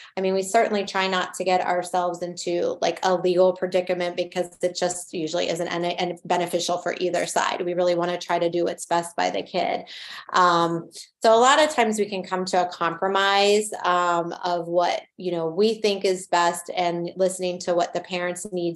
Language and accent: English; Maryland, United States; now in Ohio, United States; I grew up on the East Coast, and just, you know, what I know from how things were done in Maryland to transitioning to here to Ohio.